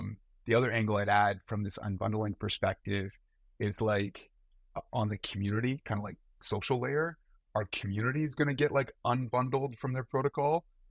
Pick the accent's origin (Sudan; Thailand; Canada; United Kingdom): Canada; now in New York, United States; I'm Canadian, needed a visa, so I was really gonna have to work at a big bank if I wanted to stay in New York.